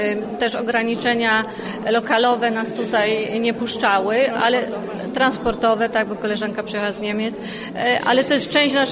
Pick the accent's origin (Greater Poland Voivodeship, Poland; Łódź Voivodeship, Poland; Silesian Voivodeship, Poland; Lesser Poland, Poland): Łódź Voivodeship, Poland; Wieluń; moved away as an adult; Ja wyjechałam na studia, ale jesteśmy z Wielunia i się identyfikujemy z Wieluniem.